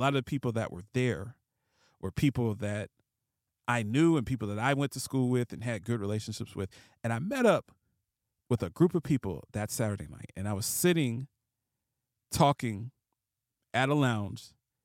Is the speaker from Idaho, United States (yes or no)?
no; Ohio, United States; I met up with one of my friends that I grew up in Ohio with, one of my closest friends